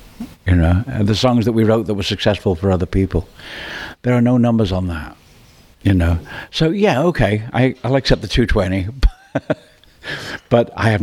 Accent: Australia; when we grew up in Australia

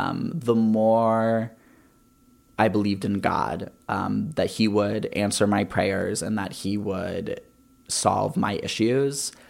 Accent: Columbus, Ohio, United States; I'm from Columbus, Ohio. I go to school at Yale University.

